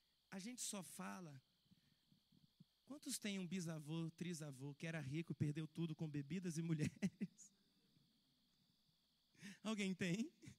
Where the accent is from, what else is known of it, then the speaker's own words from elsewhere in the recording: Brazil; Por que que eu tenho que aprender inglês? Eu sou brasileiro.